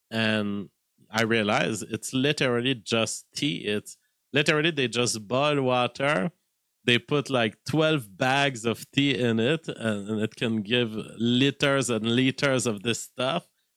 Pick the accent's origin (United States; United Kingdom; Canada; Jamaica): Canada; Because as a Canadian, there's this idea that if you go in a convenience store, you can buy a little can of iced tea.